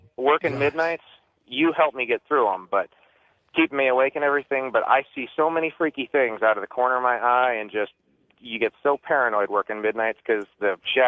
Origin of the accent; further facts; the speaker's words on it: St. Louis, Missouri, United States; I'm from St. Louis.